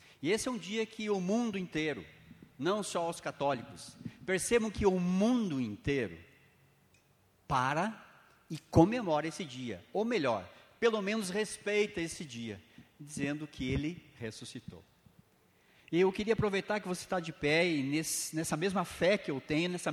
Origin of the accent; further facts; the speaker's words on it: Prudentópolis, Paraná, Brazil; Eu sou lá de Prudentópolis e sou, como bom prudentopolitano, sou um ex-católico ucraniano ortodoxo.